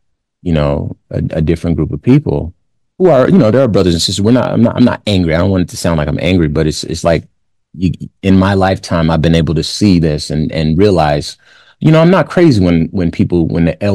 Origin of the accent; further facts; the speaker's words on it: Compton, California, United States; you're from Detroit, I'm from Compton, so that's really where the crack hit, right? So I was born into that.